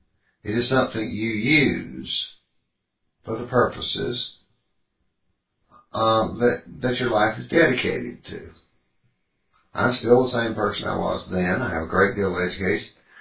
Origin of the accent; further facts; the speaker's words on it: Pontiac, South Carolina, United States; Now, I was raised in Pontiac, South Carolina.